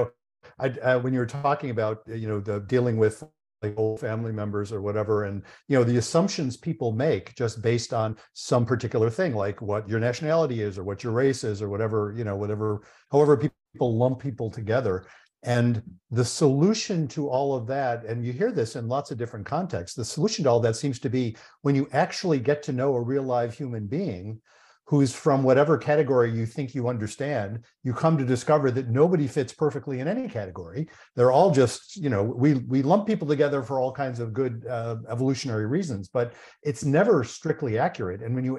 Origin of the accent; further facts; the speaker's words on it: Buffalo, New York, United States; I grew up in Buffalo, New York, and of course that's close. Folks from Toronto and Buffalo know that.